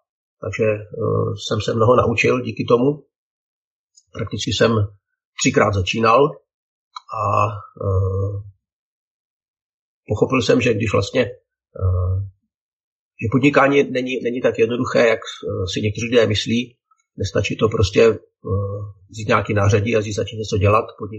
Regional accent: Hradec Králové, Hradec Králové Region, Czechia; vyrostl jsem tady v Hradci Králové, vyrostl jsem v křesťanské rodině

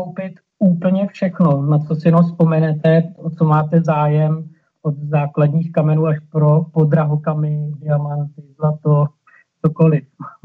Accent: České Budějovice, South Bohemian Region, Czechia; a jsem z Českých Budějovic.

